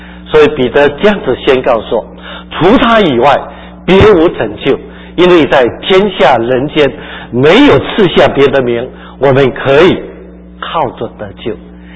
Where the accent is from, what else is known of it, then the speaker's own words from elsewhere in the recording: Xiamen, Fujian, China; 我来自福建厦门，那我们是70年代被上帝兴起的一群的年轻人。